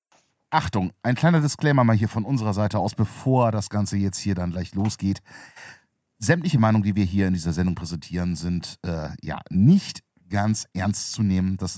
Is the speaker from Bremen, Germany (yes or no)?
yes; Bremen, Germany; ich komme aus dem Norden. Ich kann jetzt mal das spezifizieren. Ich komme aus der schönen Stadt Bremen.